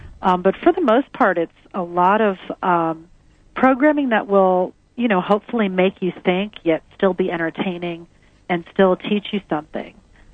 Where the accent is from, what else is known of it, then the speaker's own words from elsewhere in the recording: Florida, United States; now in San Diego, United States; I'm from South Florida originally.